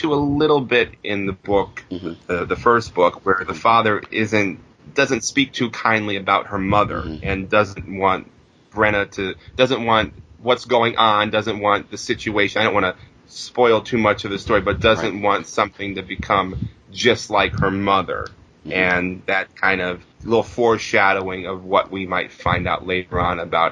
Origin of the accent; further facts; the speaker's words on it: Pennsylvania, United States; I mean, I'm from Pennsylvania, but I have family in Maryland.